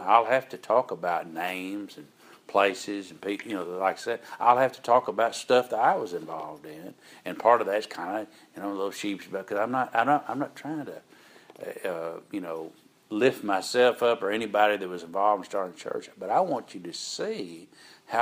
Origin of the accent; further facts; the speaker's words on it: Pine Bluff, Arkansas, United States; a man and his family moved to where I grew up in Pine Bluff, Arkansas, over 50 years ago.